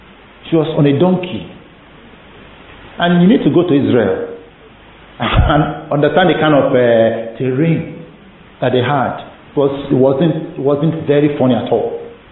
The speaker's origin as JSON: {"language": "English", "country": "Nigeria", "said": "we come from Nigeria, a lot of us here, and God has invested so much in that country."}